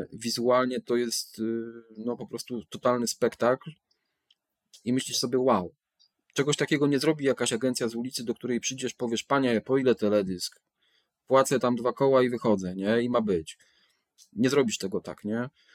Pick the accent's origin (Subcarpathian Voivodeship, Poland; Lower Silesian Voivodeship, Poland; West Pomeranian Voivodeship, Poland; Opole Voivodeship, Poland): Lower Silesian Voivodeship, Poland; Wrocław; I będąc rodowitym wrocławianinem